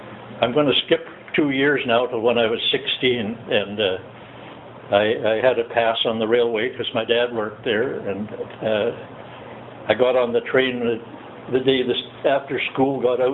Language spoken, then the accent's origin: English; Ontario, Canada; also born or lived in Calgary; I was born in Calgary, Alberta, Canada. When I was 4 years old, my father, who worked for the railway, got transferred.